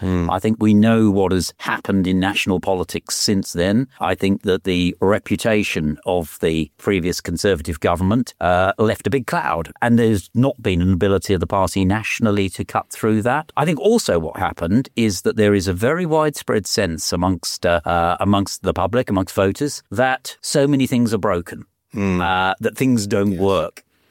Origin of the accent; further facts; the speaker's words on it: London, United Kingdom; Well, I'm originally from Southeast London, though my father was from Kent. My father was from Dartford